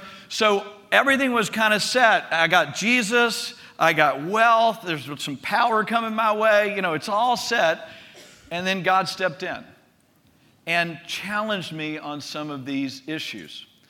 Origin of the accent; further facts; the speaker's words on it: Texas, United States; growing up in Southeast Texas, there were a few wealthy people